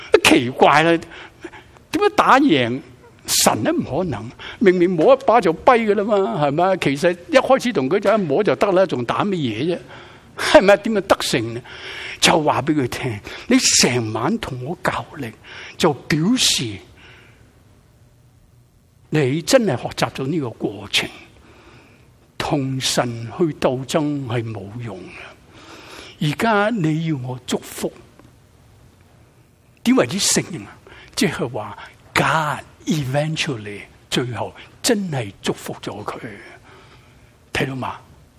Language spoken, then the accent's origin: Chinese; Guangdong, China; 我们广东人说